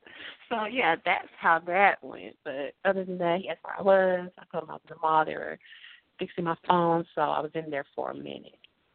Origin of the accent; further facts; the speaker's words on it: Montgomery, Alabama, United States; I'm from Montgomery, Alabama.